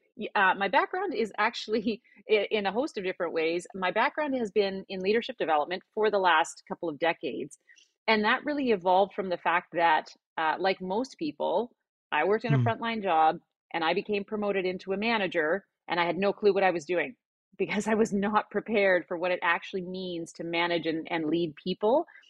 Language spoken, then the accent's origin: English; Alberta, Canada; now in North Vancouver, Canada; Well, I'm based in North Vancouver, Canada. I didn't grow up here. I grew up in Alberta in Canada, but I've lived a few places. But for the last, I guess, 12 or 13 years, Vancouver has now been home.